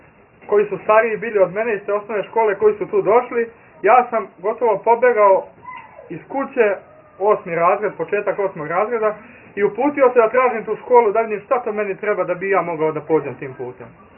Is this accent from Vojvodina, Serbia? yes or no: yes; Vojvodina, Serbia; inače rodom sam iz Srema